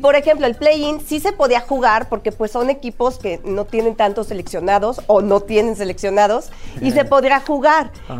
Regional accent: Mexico City, Mexico; born there; Nací aquí en México, pero me registraron como poblana, así que soy poblana. Soy poblana, llevo a México y Puebla en el corazón.

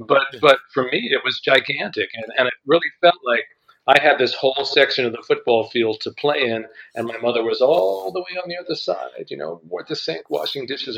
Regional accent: Brooklyn, New York, United States; I grew up in Brooklyn, and where we lived till I was 4 was an area called Williamsburg

